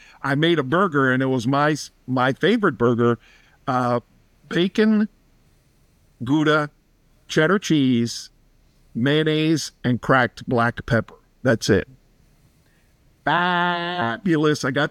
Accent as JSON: {"language": "English", "town": "Miami", "region": "Florida", "country": "United States", "tie": "born or raised there", "moved": "yes", "said": "Like before I moved away from Miami, I don't think I had been to the beach for 3 or 4 years. Like, how could you not? Well, I grew up with it."}